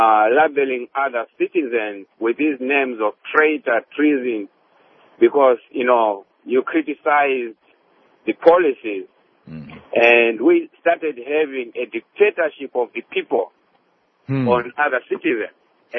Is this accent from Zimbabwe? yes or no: yes; Zimbabwe; now in Dallas, United States; Yes, I'm from Zimbabwe.